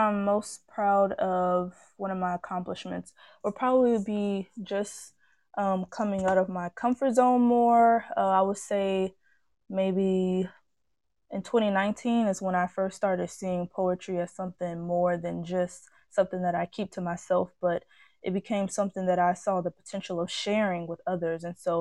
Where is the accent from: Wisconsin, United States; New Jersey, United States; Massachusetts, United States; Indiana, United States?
Indiana, United States; Gary; I am from Gary, Indiana. Born and raised.